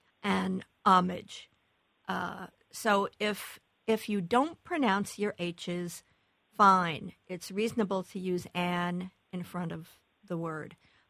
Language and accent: English; Iowa, United States; Yes, I can tell you that I grew up in Iowa, and I heard that once in a while.